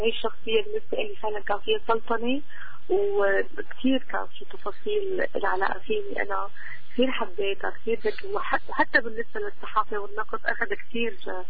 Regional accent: Syria; نحن سوريين

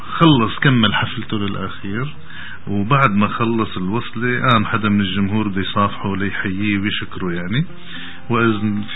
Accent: Samj, As-Suwayda Governorate, Syria; انا اسمها سمج هي مش كثير معروفة مو بعيدة عن لقرية سمج

